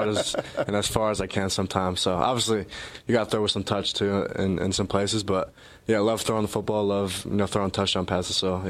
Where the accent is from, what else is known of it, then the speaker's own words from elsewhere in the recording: Connecticut, United States; now in Madison, United States; I'm from Connecticut, so it's kind of the same weather-wise